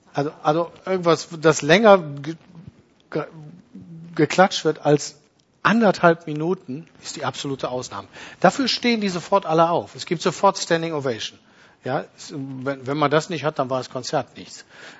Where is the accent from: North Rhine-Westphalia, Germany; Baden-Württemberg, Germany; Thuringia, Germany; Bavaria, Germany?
North Rhine-Westphalia, Germany; Düsseldorf; Ich bin groß geworden in Düsseldorf.